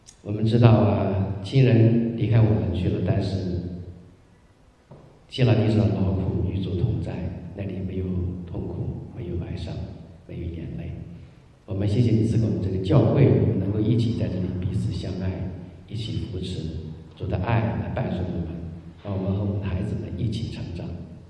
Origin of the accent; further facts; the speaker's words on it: China; 我们中国人也是更加是这样